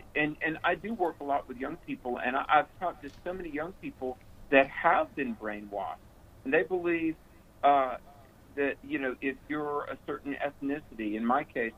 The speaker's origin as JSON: {"language": "English", "region": "the South", "country": "United States", "tie": "born or raised there", "said": "growing up in the South, we were so poor."}